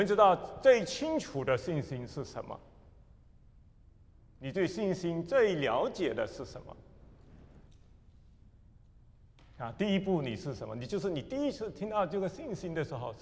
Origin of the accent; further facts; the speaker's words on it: Malaysia; accent: Fuzhou; 是马来西亚的啊，所以而且是马来西亚的福州人，所以有福州的口音，有一些人可能福州人就听到我是有福州话的口音。